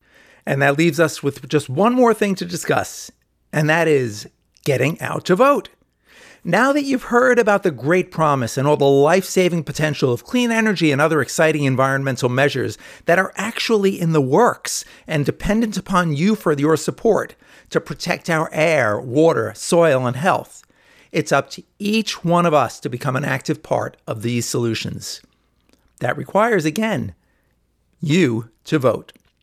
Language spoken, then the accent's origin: English; New York, United States; And as Julie mentioned earlier, as a New Yorker, you can actually go out and vote early today through Sunday.